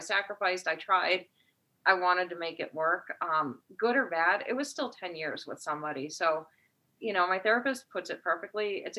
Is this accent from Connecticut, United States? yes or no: yes; Connecticut, United States; I'm from Connecticut originally. So my mom and dad still live in Connecticut.